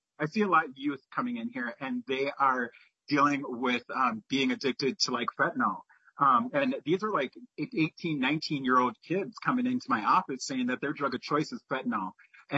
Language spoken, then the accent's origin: English; Minneapolis, Minnesota, United States; So, I, like I said, I'm from Minneapolis, and I'm honored to actually share a little bit of my story.